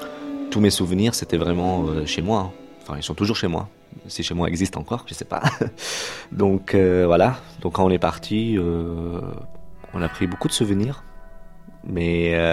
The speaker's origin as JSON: {"language": "French", "town": "Damascus", "region": "Damascus Governorate", "country": "Syria", "also_born_or_lived": "Tripoli", "moved": "yes", "lives_now": "Le Havre, France", "said": "Bon, moi je viens de Damas, il n'y a pas de mer à Damas, mais à Tripoli il y avait la mer et je suis devenu ami avec la mer."}